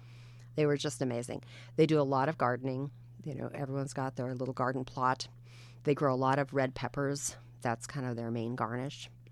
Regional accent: Midwest, United States; And I grew up in the Midwest, okay?

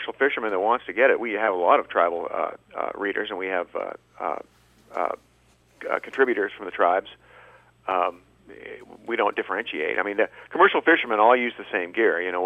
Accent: Seattle, Washington, United States; Well, I grew up in a suburb of Seattle. I'm a fourth-generation Seattleite.

